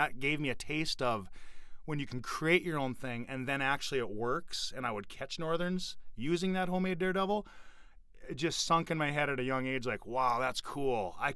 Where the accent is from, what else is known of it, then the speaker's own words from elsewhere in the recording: Argyle, Minnesota, United States; now in Moorhead, United States; We grew up in Argyle, Minnesota, so not many lakes around there.